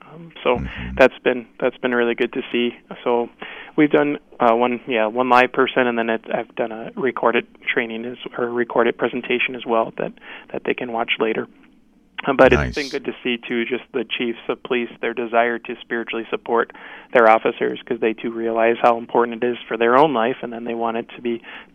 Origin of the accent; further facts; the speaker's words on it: St. Michael, United States; Actually, growing up in St. Michael, and my mom and dad, they would always, you know, pray the Hail Mary when we heard the sirens go by.